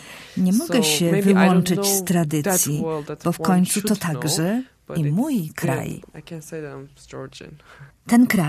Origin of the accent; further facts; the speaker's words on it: Turkey; urodziłam się i wychowałam w Turcji.